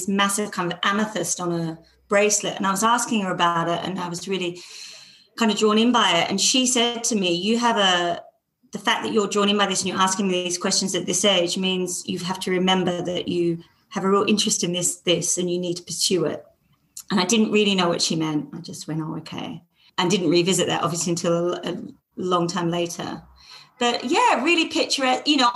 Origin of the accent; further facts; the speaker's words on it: Perth, Western Australia, Australia; I was from Perth, from a suburb that there was not a lot of culture in Perth.